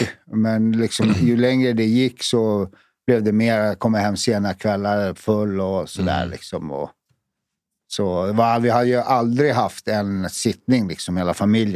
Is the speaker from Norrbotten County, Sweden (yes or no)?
no; Fittja, Stockholm County, Sweden; born or raised there